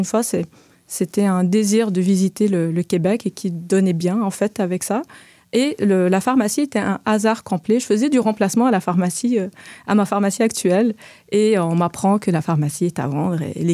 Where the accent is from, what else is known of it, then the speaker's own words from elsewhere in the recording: Algeria; moved away as an adult; now in Canada; moi, je suis au Québec depuis 20 ans cette année. Donc, je suis arrivée au Québec en 2004. Moi, je viens d'Algérie, donc j'ai immigré avec ma famille en 2004.